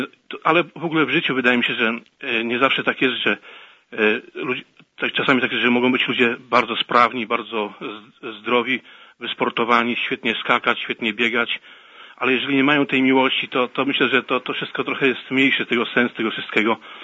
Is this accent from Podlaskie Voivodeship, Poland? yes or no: no; Pomeranian Voivodeship, Poland; Też ja jestem tutaj Kaszubą, to moje tej kaszubskie serce też mocniej zabiło